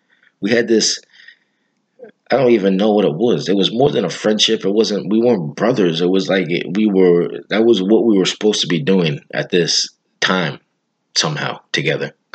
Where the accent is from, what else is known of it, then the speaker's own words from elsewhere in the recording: Vermont, United States; we grew up in Vermont, you know. It is what it is. You know, I'm not going to sugarcoat what the state I grew up in and live